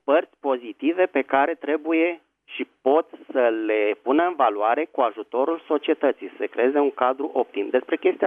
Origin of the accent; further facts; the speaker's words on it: Bucharest, Romania; sunt din București.